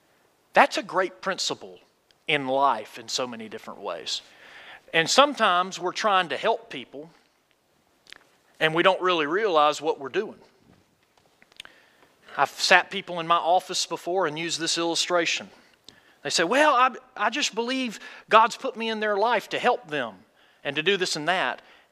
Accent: Athens, Georgia, United States; Born and raised in Athens, Georgia, hung out with some people I definitely should not have been hanging out with.

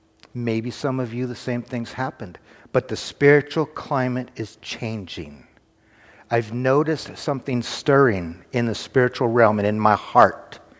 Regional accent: California, United States; All right, I'm from California. We absolutely do not eat frog legs there.

